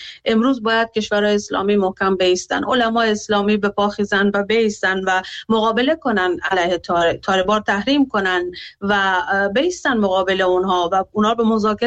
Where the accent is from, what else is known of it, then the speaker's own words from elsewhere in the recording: Afghanistan; من به عنوان یک افغانستانی دلم برای کشورم میسوزه،